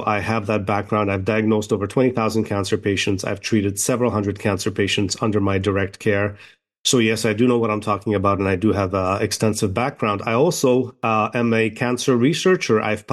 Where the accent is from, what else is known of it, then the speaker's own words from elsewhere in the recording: Toronto, Ontario, Canada; I grew up in Toronto. I did my schooling at University of Toronto.